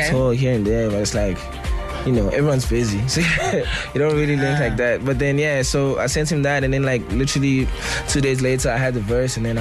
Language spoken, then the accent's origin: English; Durban, KwaZulu-Natal, South Africa; because I'm also from Durban, you know